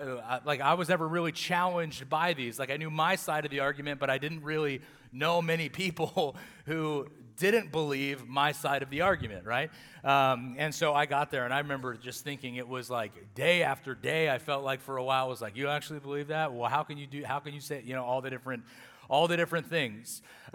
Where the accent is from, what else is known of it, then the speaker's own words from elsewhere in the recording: Atwater, California, United States; And I came from Atwater, and Atwater's a lot like Hanford, where you know, it's kind of in that Bible Belt of California